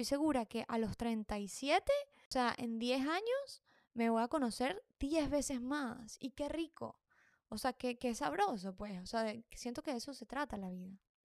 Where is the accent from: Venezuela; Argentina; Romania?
Venezuela; moved away; yo me fui de Venezuela, o sea, yo me fui en el 2018